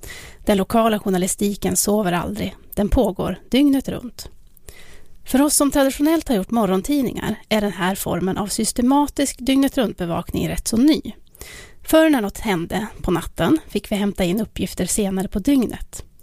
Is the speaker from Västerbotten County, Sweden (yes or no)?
no; Sollefteå, Västernorrland County, Sweden; sommarjobbar på ett nystartat callcenter hemma i Sollefteå.